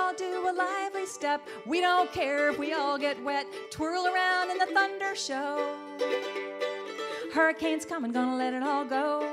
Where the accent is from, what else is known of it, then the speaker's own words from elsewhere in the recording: Arizona, United States; now in Canada; gone back to Arizona where I'd come from. And now I live in Canada because I'm married a Canadian